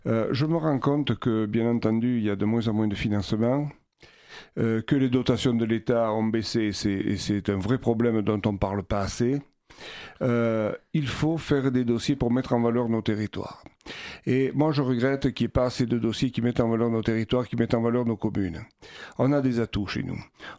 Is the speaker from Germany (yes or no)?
no; France; Il se trouve que chez nous, en France, ce sont des syndicats qui sont chargés de ce genre de choses.